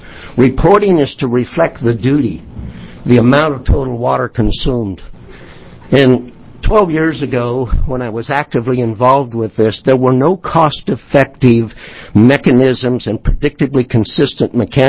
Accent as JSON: {"language": "English", "town": "Canyon City", "region": "Oregon", "country": "United States", "said": "I'm from Grant County. The city is Canyon City, Oregon."}